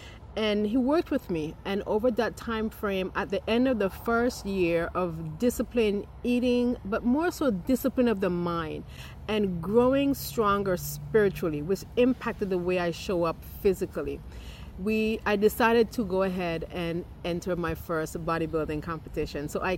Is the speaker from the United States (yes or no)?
no; St. Vincent & Grenadines; I wanted an oasis that would have almost all of the fruit trees I grew up with in St. Vincent and the Grenadines.